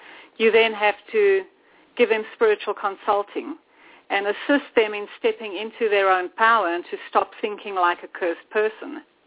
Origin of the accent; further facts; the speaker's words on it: South Africa; But growing up in South Africa, it's a bit of an odd place because it's first world and third world, and the two have united.